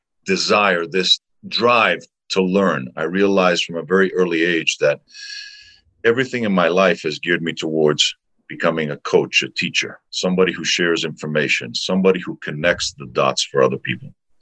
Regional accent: Patras, Western Greece, Greece; it's in an ancient theater in my hometown in Patras, Greece.

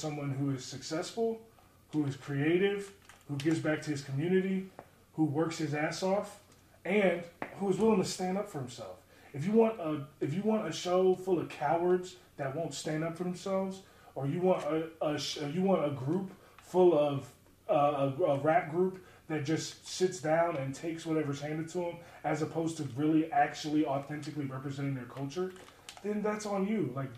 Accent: Maryland, United States; I grew up in Maryland, so as a kid, I used to go to MCW shows.

